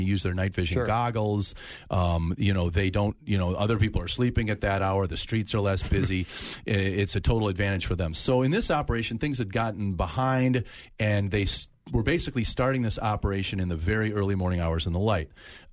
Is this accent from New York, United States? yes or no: no; Illinois, United States; I come from a small suburb of Chicago, and I was reading my hometown news online